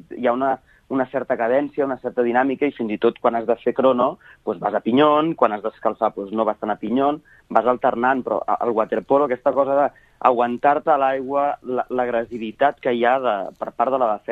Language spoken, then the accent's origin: Catalan; Sabadell, Catalonia, Spain; Jo soc de Sabadell, per tant no és molt complicat que jo vaig créixer al Club Natació Sabadell.